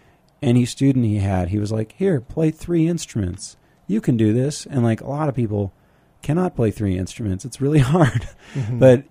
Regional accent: California, United States; moved away; And I grew up in California before I moved out here. And one of the things I loved about living in a small town was that you can't hide.

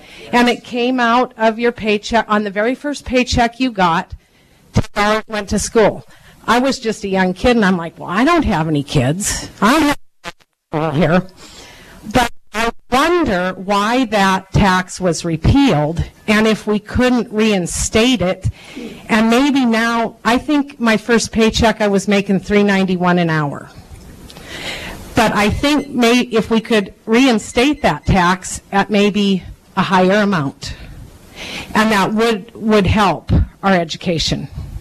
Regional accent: Seward, United States; I'm from Seward.

